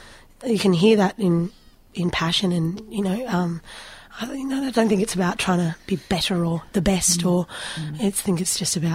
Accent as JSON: {"language": "English", "town": "Canberra", "region": "Australian Capital Territory", "country": "Australia", "tie": "born or raised there", "also_born_or_lived": "Melbourne", "lives_now": "Ulladulla, Australia", "said": "I grew up in Canberra."}